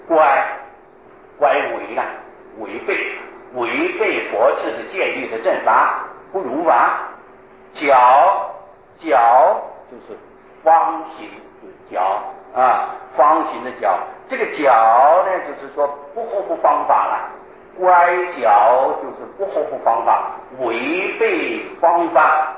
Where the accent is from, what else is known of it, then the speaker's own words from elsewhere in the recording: China; 像我们中国人的习惯，一个人也自称贫僧啊